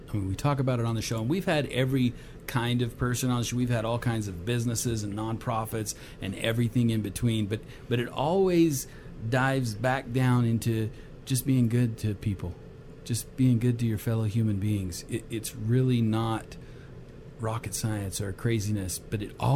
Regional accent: Texas, United States; I'm from Texas. Does that help?

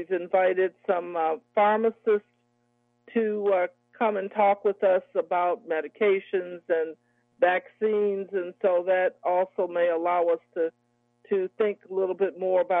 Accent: Chicago, Illinois, United States; And I'm originally from Chicago, so we have some links there to Chicago.

